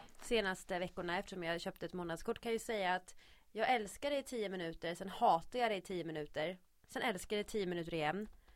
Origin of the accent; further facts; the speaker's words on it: Uppsala, Uppsala County, Sweden; jag är musikalartist från Uppsala. Jag är 27, än så länge.